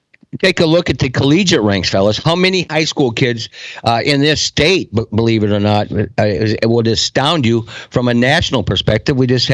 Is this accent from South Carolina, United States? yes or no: no; Iowa, United States; Now, growing up in the Northwest Iowa, we had eight-player in Iowa, Nebraska, South Dakota